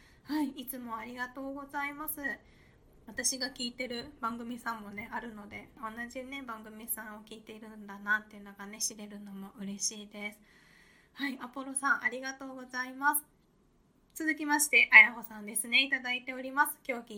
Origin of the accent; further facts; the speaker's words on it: Kansai, Japan; 私もともと関西出身なんですね。